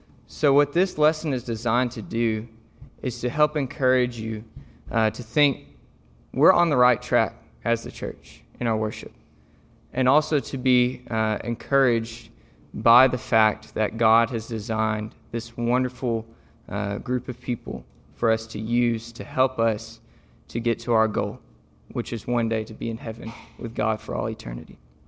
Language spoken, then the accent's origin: English; Marion, Kentucky, United States; I'm originally from Marion, Kentucky. It's a small town in Western Kentucky, and my parents were the caretakers at Western Kentucky Youth Camp. We lived there for 5 years, and I lived in Marion my whole life